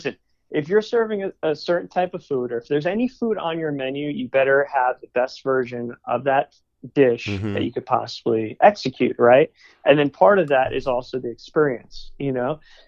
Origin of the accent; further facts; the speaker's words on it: New York, United States; I'm from New York originally.